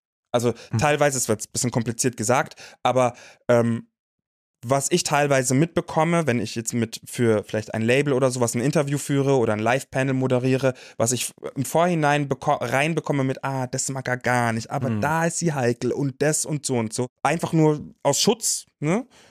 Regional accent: Munich, Bavaria, Germany; moved away as an adult; Ich bin von München, wo ich groß geworden bin, nach Düsseldorf gezogen

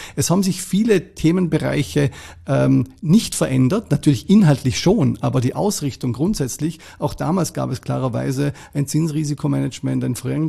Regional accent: Schruns, Vorarlberg, Austria; now in Vienna, Austria; als Montafoner, als jemand, der in Schrunz sogar geboren ist, ist natürlich das Skifahren ein Riesent

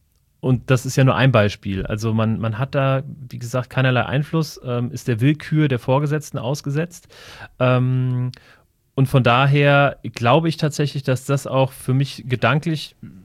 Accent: Hesse, Germany; Ja, ich bin bei Wiesbaden groß geworden, in einem sehr, in einem kleinen Ort, würde ich sagen, so 20 Kilometer von Wiesbaden entfernt.

